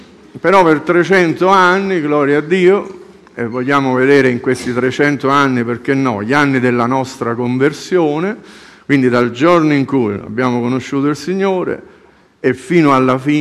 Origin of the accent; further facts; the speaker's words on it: Torre Annunziata, Campania, Italy; io sono di Torre Annunziata